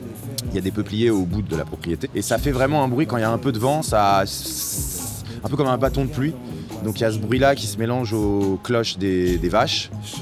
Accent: Paris, Île-de-France, France; pas 100% parisien de toute façon. Ma mère n'a pas grandi à Paris, elle a grandi en Haute-Savoie, mon père est colombien. Mais j'ai été élevé, j'ai grandi quand même à Paris, j'ai fait toute ma scolarité

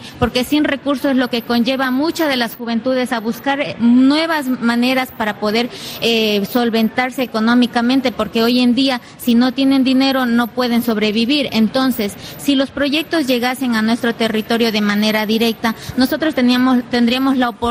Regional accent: Amazon, Ecuador; yo soy de Ecuador, del sur de la Amazonía ecuatoriana, del pueblo Xorarután. Bueno, nosotros como joven estamos aquí en Colombia en la COP16

